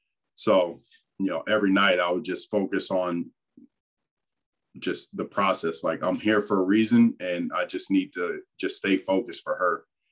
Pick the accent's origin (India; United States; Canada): United States; Fort Myers, Florida; like I'm from Fort Myers and moved across state.